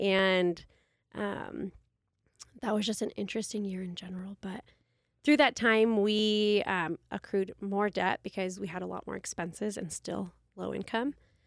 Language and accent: English; California, United States; also born or lived in Fairbanks, Alaska; And I was from Southern California, so very different places, and ended up dating.